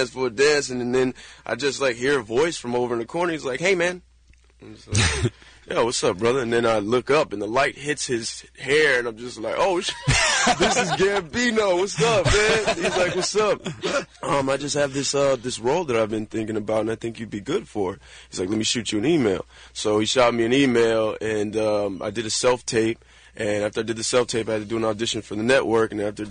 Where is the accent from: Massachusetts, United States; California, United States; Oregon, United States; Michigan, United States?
California, United States; Victorville; also born or lived in San Bernardino; Yeah, San Bernardino is where I was born. I grew up in Victorville, also known as Victimville in the high desert.